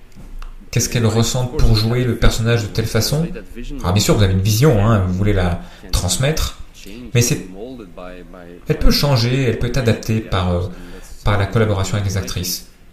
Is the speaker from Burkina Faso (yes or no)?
no; Flanders, Belgium; French is a second language; je la connaissais très bien, hein, je suis flamand.